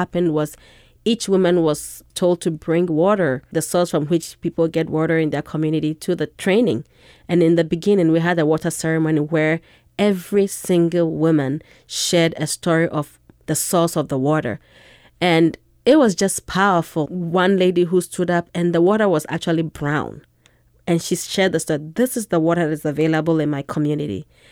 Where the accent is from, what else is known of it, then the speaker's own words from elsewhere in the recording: Ghana; Growing up in Ghana, before I would go to school, I would literally get up in the morning along with my cousins, go sell stuff, soap, oil, something, milk